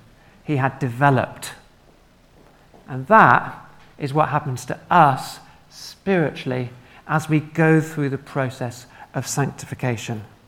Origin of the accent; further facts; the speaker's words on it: Dunstable, East of England, United Kingdom; now in Reading, United Kingdom; Me and him were kids at the church I grew up in back in Dunstable.